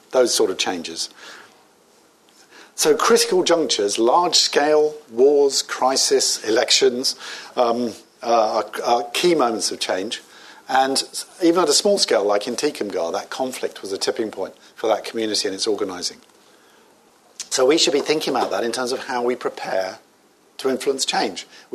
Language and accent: English; England, United Kingdom; Obviously, as an Englishman, this goes against every fibre of my being